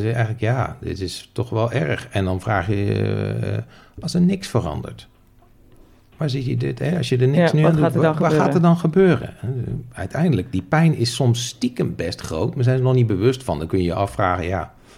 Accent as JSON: {"language": "Dutch", "town": "Rotterdam", "region": "South Holland", "country": "Netherlands", "said": "Hey, in Rotterdam, ik kom uit Rotterdam. Wij zeggen, ik het leuk vinden, ik het niet leuk vinden"}